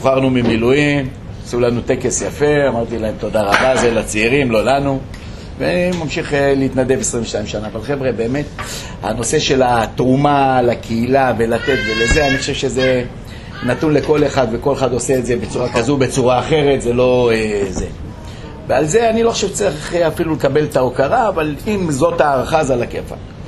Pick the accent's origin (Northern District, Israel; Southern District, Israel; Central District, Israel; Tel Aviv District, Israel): Southern District, Israel; Beersheba; now in Eilat, Israel; אז במקור אני מבאר שבע